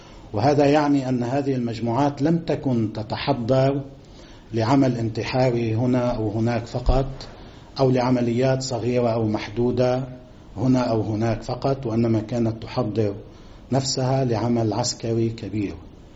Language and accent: Arabic; Lebanon; يجب علينا كلبنانيين جميعا أن نقدر هذه الجهود وهذه التضحيات